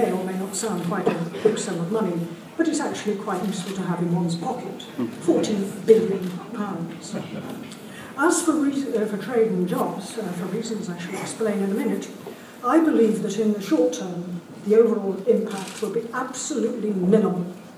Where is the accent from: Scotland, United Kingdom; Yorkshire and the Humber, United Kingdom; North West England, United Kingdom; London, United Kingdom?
North West England, United Kingdom; accent: Cheshire; please note I've gone back to my Cheshire accent.